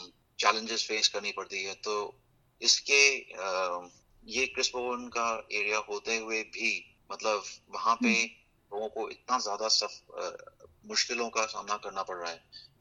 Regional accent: Shimla, Himachal Pradesh, India; now in Australia; Personally from a family perspective मैं शिमला से हूँ, मेरे वाइफ पालमपुर से हैं और हमारे चार बच्चे हैं।

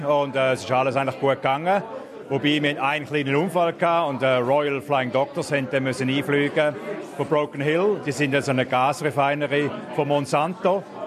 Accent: Switzerland; now in Australia; Ich bin am Bodensee aufgewachsen, jawohl.

